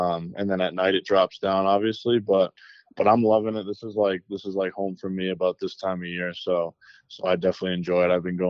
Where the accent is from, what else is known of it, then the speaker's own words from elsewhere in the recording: Boston, Massachusetts, United States; Yeah, I'm born and raised in Boston, Mass, man. So yeah. I have a lot of pride in where I'm from. So I grew up in Boston, lived there for majority, if not all, of my youth.